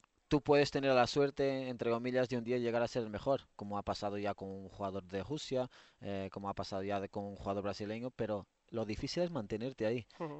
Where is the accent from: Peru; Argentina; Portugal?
Portugal; Spanish is a second language; Yo, por ejemplo, toda la gente sabe que soy portugués